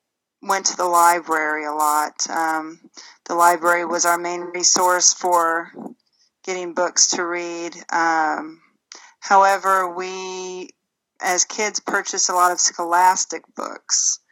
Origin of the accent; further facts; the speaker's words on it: California, United States; also born or lived in Missouri; Well, I was born and raised mostly in California, and then Missouri, but I'm military, so I've been all around the country.